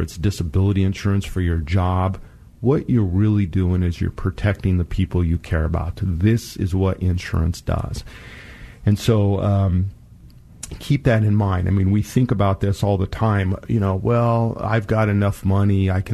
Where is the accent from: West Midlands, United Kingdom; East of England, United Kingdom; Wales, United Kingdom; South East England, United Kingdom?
East of England, United Kingdom; Lakenheath; born there; And I'm a Vietnam baby, so I was born in 67. I was born over in Laken Heath Air Force Base, the Royal Air Force Base over in the UK. That's where my dad was stationed when I was born.